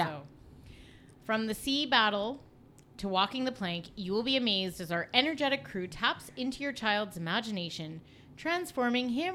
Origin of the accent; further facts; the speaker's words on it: Vancouver, British Columbia, Canada; Love and miss my hometown of Vancouver terribly.